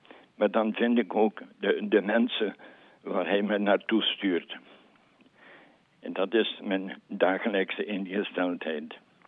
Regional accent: Alken, Flanders, Belgium; Maar ik ben dan van Alken

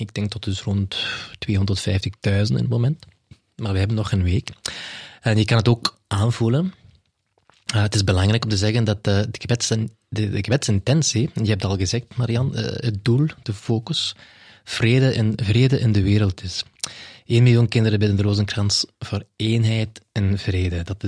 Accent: Scotland, United Kingdom; ik ben oorspronkelijk uit Schotland en ik heb Ierse grootouders.

